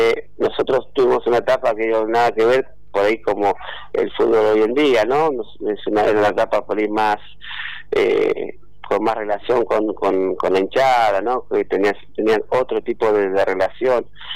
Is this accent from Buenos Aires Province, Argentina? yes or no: yes; José C. Paz, Buenos Aires Province, Argentina; Yo soy de José C. Paz.